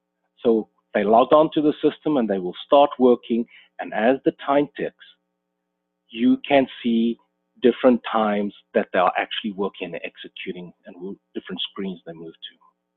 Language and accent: English; South Africa; now in Texas, United States; As you can hear from my accent, I didn't grow up in America. I'm originally from South Africa myself.